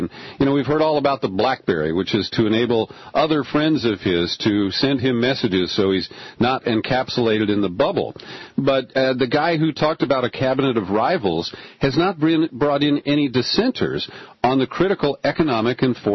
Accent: Cincinnati, Ohio, United States; she came out of my hometown of Cincinnati from the politically powerful Gilligan family

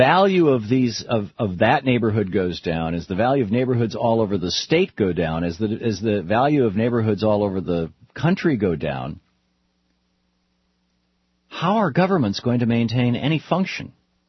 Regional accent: Lansing, Michigan, United States; the neighborhood that I grew up in South Lansing. This is just a basic blue-collar, working-class neighborhood.

